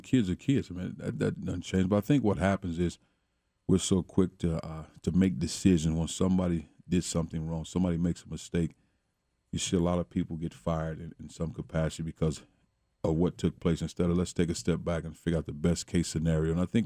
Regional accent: East St. Louis, Illinois, United States; where I grew up in East St. Louis, not many people remember me in my project housing because everybody's so far removed.

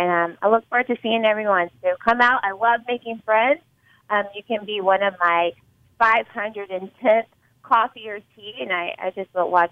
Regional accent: Louisville, Kentucky, United States; now in St. Louis, United States; And I'm actually not from St. Louis. I'm from Louisville, Kentucky.

